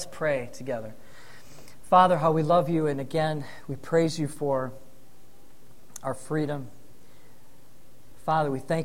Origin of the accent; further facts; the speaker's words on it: Michigan, United States; I grew up here in Northern Michigan